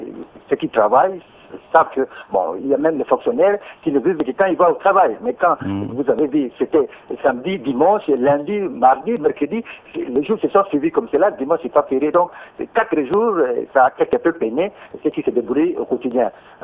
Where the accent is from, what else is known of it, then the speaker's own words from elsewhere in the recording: Mbandaka, Équateur, DR Congo; Mais il faut te dire quand même que chez nous en Mbandaka par exemple